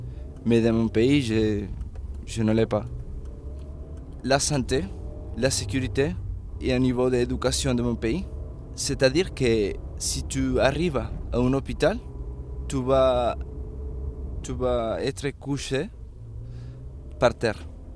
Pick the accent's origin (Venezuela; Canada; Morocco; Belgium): Venezuela; French is a second language; moved away as an adult; now in France; Je viens de Venezuela, j'ai 23 ans.